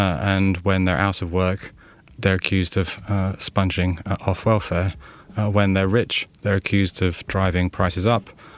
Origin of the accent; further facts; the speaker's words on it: London, United Kingdom; born there; I was born in London. My father is French, and my mother is Estonian.